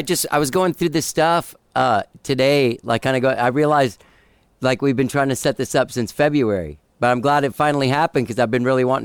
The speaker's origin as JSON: {"language": "English", "town": "Miami", "region": "Florida", "country": "United States", "tie": "born there", "said": "There's this thing, man, like I was born in Miami. My dad always lived there, and you'd go out on the boat"}